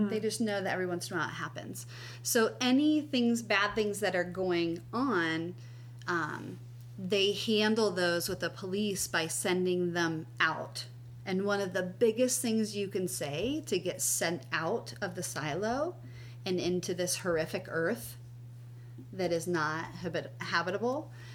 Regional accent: Ohio, United States; which my husband says I say those words weird because I'm from Ohio.

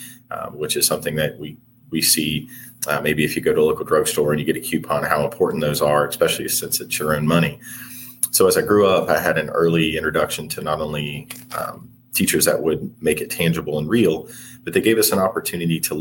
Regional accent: Bedford, Virginia, United States; So I grew up in Southwest Virginia, so in Bedford, Virginia.

